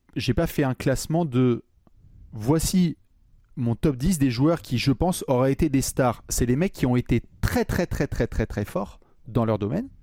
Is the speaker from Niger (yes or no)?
no; France; je vais lui dire « Bonjour, je suis français, donc on va avoir du mal à s'entendre. »